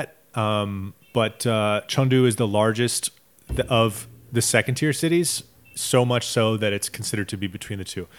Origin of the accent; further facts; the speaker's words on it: United States; now in China; We're both American and we're living in China.